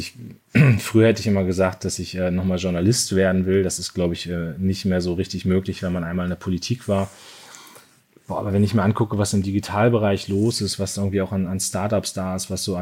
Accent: Munster, Lower Saxony, Germany; also born or lived in Soltau; ich bin in Soltau geboren, in Munster, also nicht Münster, sondern Munster aufgewachsen, in Lüneburger Heide

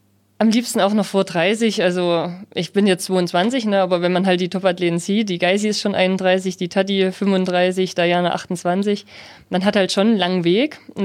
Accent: Saxony, Germany; ich komme halt aus Sachsen, aus dem Erzgebirge und das ist halt schon alles irgendwo eine Strecke

